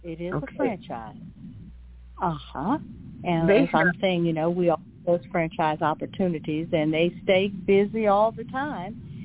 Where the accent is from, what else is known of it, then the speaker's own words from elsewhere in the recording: Dallas, Texas, United States; I'm originally from Dallas.